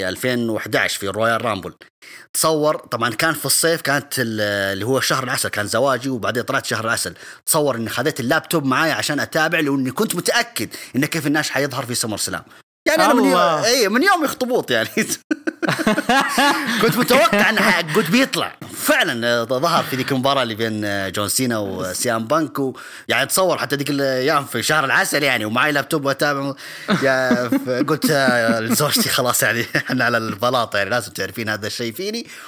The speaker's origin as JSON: {"language": "Arabic", "town": "Bisha", "region": "Asir", "country": "Saudi Arabia", "tie": "born or raised there", "said": "إذا في ناس يبون يعرفون، من محافظة بيشة، من مواليد بيشة، طبعا تقريبا في يوم 7 أكتوبر 1984. دبلوم صيدلة، تخرجت طبعا، درست في جدة هناك،"}